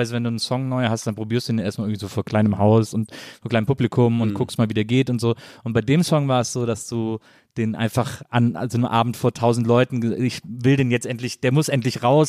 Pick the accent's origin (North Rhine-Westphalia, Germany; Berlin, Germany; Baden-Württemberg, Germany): North Rhine-Westphalia, Germany; Bonn; born there; Ich bin in Bonn geboren, deswegen darf ich das an dieser Stelle sagen.